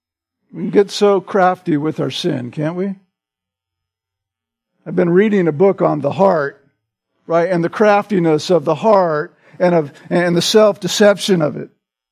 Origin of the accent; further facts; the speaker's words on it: United States; And as an American, right, who was new to that game